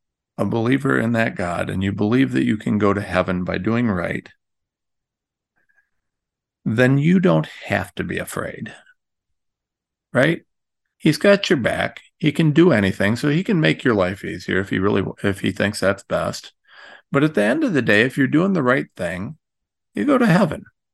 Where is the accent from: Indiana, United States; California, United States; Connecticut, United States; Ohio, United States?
Ohio, United States; I'm nobody from Ohio and I got a platform now.